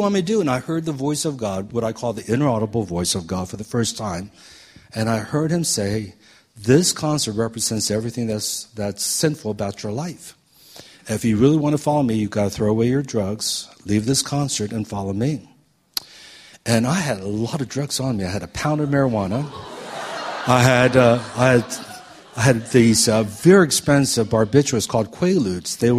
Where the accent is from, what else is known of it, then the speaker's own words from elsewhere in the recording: Washington, D.C., District of Columbia, United States; I grew up on the East Coast in the Washington, D.C. area.